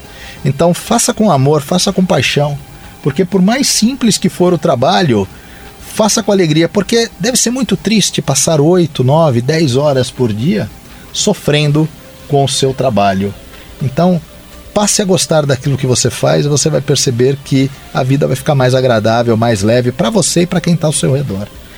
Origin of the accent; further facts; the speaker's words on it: São Paulo, Brazil; eu sou aqui de São Paulo